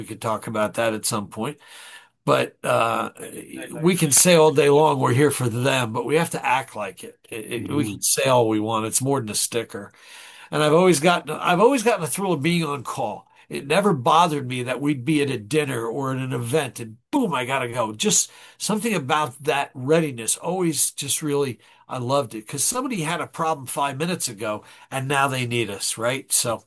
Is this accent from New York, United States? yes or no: yes; Long Island, New York, United States; But in the 60s, I grew up in Long Island, the late 50s